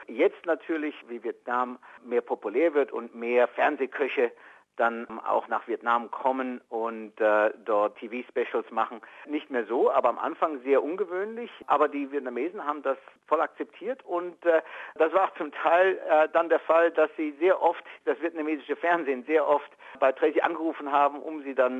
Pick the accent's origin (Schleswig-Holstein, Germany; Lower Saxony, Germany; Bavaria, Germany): Bavaria, Germany; Würzburg; Ich bin in Würzburg geboren, also in Franken, Nordbayern. Schöner Ort, Barockarchitektur, guter Wein. Und da bin ich aufgewachsen, bin zur Schule gegangen, habe die Universität angefangen, ein bisschen in München studiert